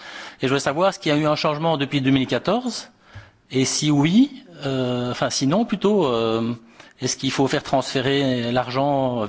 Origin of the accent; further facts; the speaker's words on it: Belgium; si jamais je dois créer un compte en banque au Luxembourg alors que je suis belge?